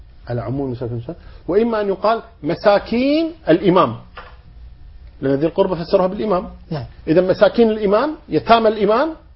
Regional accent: Kuwait; عندنا في الكويت

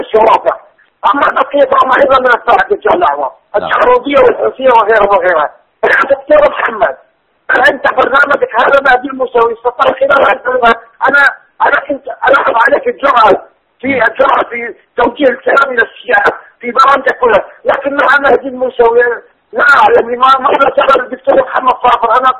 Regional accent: Kurdistan Region, Iraq; انا من كردستان العراق

